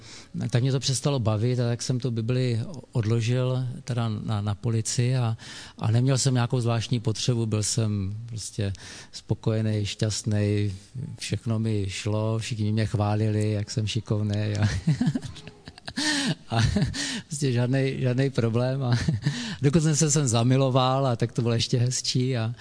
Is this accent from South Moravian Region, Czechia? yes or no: yes; Brno, South Moravian Region, Czechia; A já jsem teda z Moravy, já jsem Brňák, a tam jsme jezdívali právě k těm Králicím za babičkou.